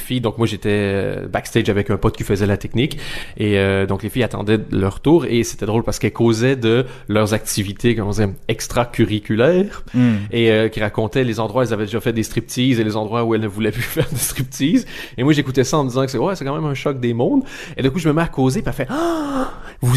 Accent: Quebec, Canada; accent: Québécois; C'est comme moi pour mon accent québécois, il y en a beaucoup qui pensent que c'est un truc fake.

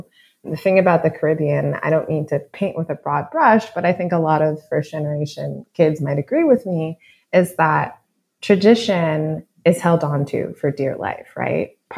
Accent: Brooklyn, New York, United States; And I think growing up in Brooklyn, you know, I grew up in a very heavily West Indian diaspora part of the borough.

